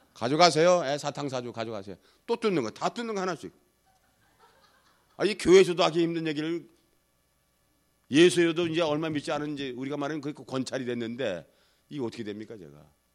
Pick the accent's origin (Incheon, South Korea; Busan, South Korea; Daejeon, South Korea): Daejeon, South Korea; 저는 거기 바로 옆에 대전입니다.